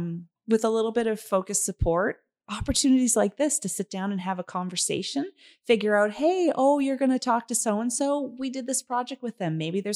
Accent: East Coast, Canada; also born or lived in Ontario; now in Alberta, Canada; So I moved here about 13 years ago, and I'm from the East Coast. And then I did some schooling in Ontario and lived in Toronto. And then we moved here.

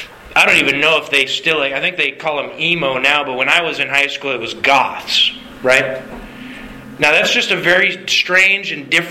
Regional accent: Alaska, United States; moved away; also born or lived in South Louisiana / North Louisiana; Well, I grew up here in Alaska and then I moved to South Louisiana. There's a little bit of a difference between those two things. And I moved from South Louisiana to North Louisiana.

